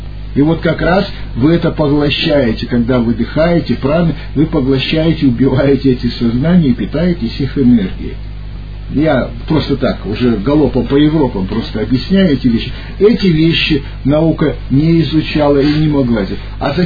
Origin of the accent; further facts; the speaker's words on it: Vladivostok, Primorsky Krai, Russia; born there; поскольку я родился во Владивостоке, там у нас раньше продавался на рынке дикий виноград.